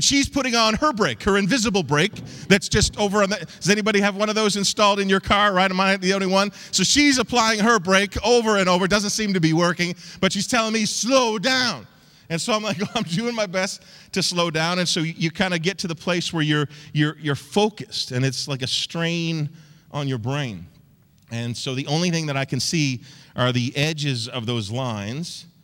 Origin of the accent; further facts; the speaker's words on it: the Maritimes, Canada; Now, I grew up in the Maritimes, so I'm used to driving in dense fog